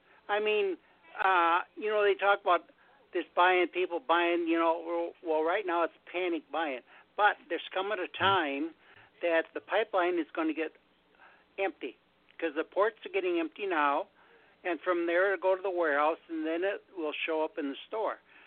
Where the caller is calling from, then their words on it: Minnesota, United States; from Minnesota.